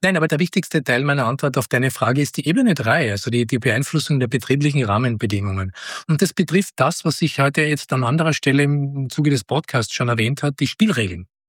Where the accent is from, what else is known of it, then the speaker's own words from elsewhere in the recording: Austria; Als Österreicher tut mir eh schwer